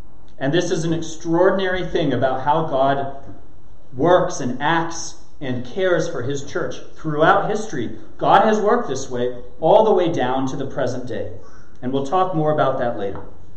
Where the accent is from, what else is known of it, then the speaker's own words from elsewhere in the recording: California, United States; I remembered that kiwi vine from the backyard of my house growing up in California